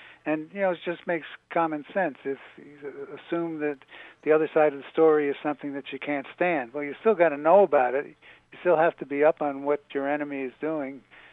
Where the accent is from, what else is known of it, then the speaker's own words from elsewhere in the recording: Saratoga Springs, New York, United States; now in Jerusalem, Israel; Saratoga Springs.